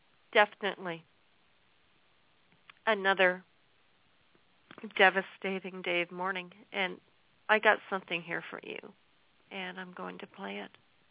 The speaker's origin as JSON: {"language": "English", "country": "Canada", "said": "but it was my obligation as a Canadian and a patriot to do so."}